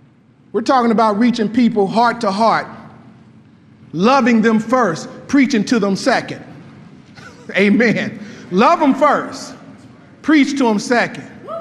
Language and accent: English; Wellston, United States; I wasn't born in 1611 and I grew up in Wellston.